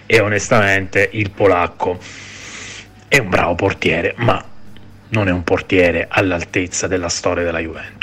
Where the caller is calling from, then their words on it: Reggio Emilia, Emilia-Romagna, Italy; Ciao ragazzi … da Reggio Emilia.